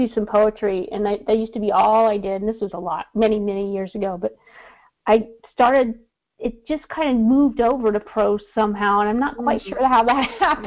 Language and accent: English; Northwest, United States; now in Kansas, United States; I'm actually from the Northwest, and I am in Kansas.